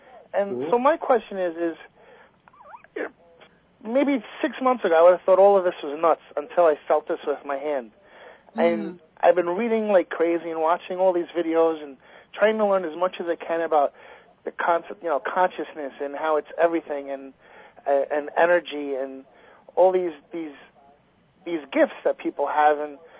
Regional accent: Bellmore, New York, United States; I grew up in Belmore.

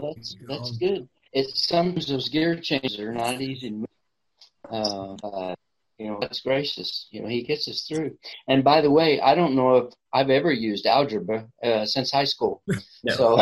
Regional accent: San Antonio, Texas, United States; I was born in San Antonio, so I am a Texan.

